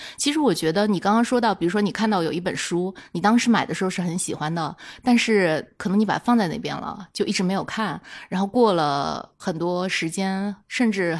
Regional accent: Shanghai, China; moved away as an adult; now in Beijing, China; 因为我是上海人嘛

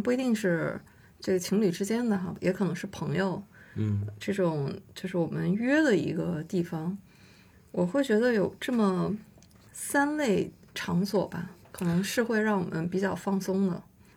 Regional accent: Fangshan, Beijing, China; 我是从房山来的

